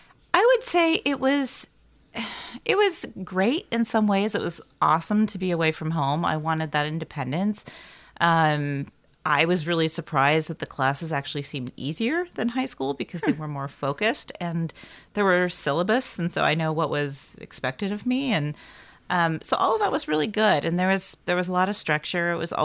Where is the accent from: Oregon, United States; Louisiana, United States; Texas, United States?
Oregon, United States; also born or lived in Bay Area; Well, I grew up in Oregon, and then we moved in 86 to Northern California, to the Bay Area.